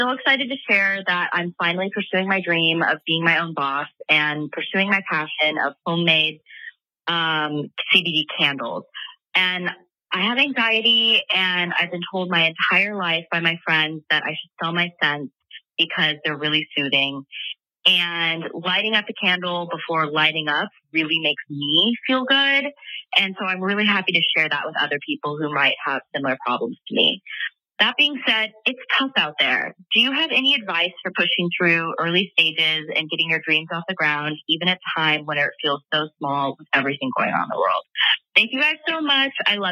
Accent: Salem, Oregon, United States; I'm from Salem, Oregon.

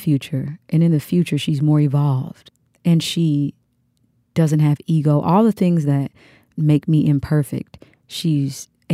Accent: Kansas, United States; Obviously, I'm from Kansas and The Wizard of Oz, you know, and her being in that.

